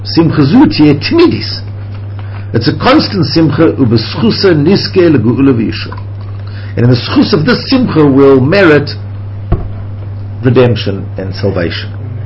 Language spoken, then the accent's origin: English; South Africa; also born or lived in Zimbabwe; I lived in Zimbabwe. She knows I'm from South Africa. She knows I'm from South Africa. She knows I speak English.